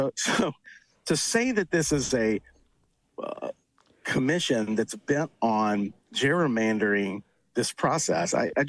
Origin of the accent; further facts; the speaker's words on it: the South, United States; I grew up in the South, and during segregation